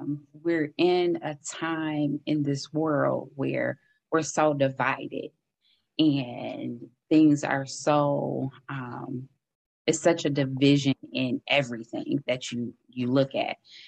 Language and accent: English; Flint, Michigan, United States; now in Pontiac, United States; I grew up, was born and raised in Flint. My husband lived here in Pontiac.